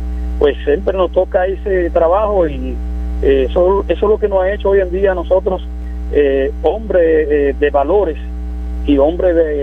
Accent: Mamey, Puerto Plata, Dominican Republic; la inicié estudiando música en mi pueblo natal, mi pueblo hermoso, el Mamey Los Hidalgos.

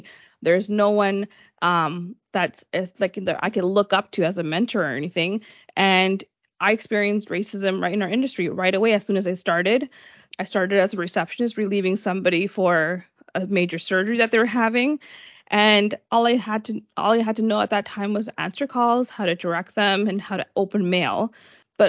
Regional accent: Mississauga, Ontario, Canada; especially growing up in Mississauga, Ontario, you know, diversity was very limited back in the 80s and 90s.

